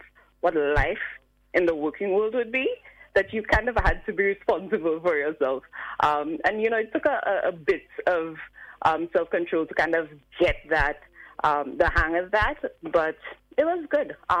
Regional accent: Canaries, St. Lucia; I think I have a lot of fond memories from Canaries.

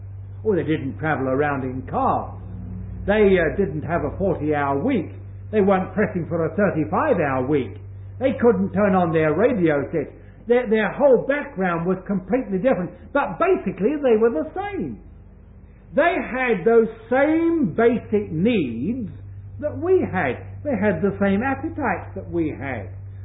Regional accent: England, United Kingdom; also born or lived in Hong Kong; now in Australia; I have spent some considerable amount of my time in Hong Kong. I was born and brought up in England. I have spent some 6 years or more now in Australia. I have spent shorter periods of time in New Zealand and some other countries.

